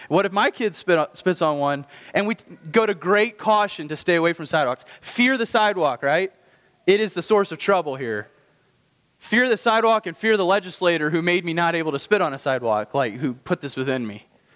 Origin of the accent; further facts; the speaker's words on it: Indiana, United States; moved away as an adult; now in Bridgewater, United States; And in doing so, which I did 12 years ago, I'm from Indiana, all right? I don't know if everybody knows that or not. So I moved to Virginia